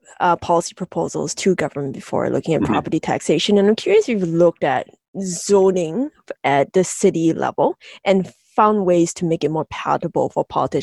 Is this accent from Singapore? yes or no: yes; Singapore; so I grew up in Singapore where the entire place is apartment buildings.